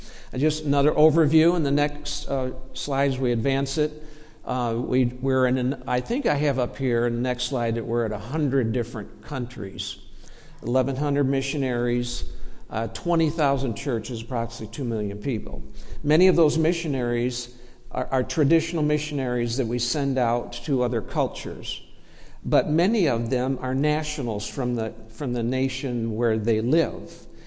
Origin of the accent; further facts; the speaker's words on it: Michigan, United States; Some of you know that Brent and I grew up in the Dakota Church, named after the street it was on, and down in the city near 6 Mile and Woodward. So we grew up there all through our growing up years.